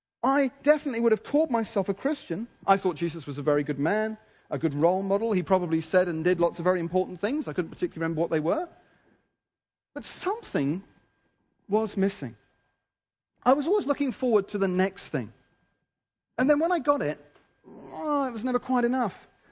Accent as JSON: {"language": "English", "town": "Wimbledon", "region": "London", "country": "United Kingdom", "said": "Of course, I was from Wimbledon, after all."}